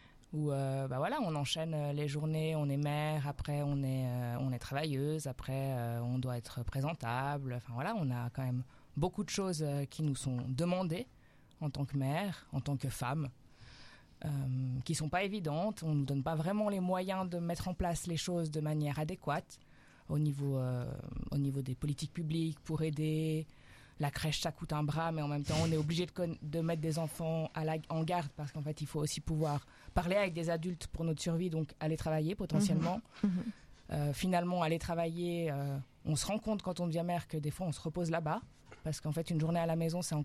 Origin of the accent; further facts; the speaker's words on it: Thonon-les-Bains, Auvergne-Rhône-Alpes, France; J'ai grandi à Thonon-les-Bains, donc c'est pas très loin.